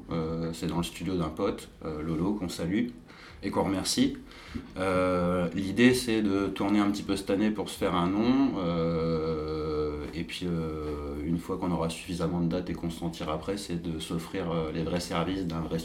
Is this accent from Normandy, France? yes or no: no; Hauts-de-France, France; nous on vient d'à côté de Soissons, on répète sur Braine en fait, mais on est un groupe du Soissonnais.